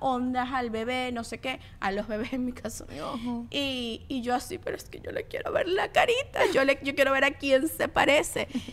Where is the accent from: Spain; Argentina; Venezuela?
Venezuela; yo también tengo mis cosas como venezolana